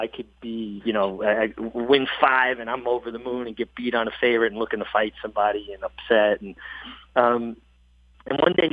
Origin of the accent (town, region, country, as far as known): Brooklyn, New York, United States; born or raised there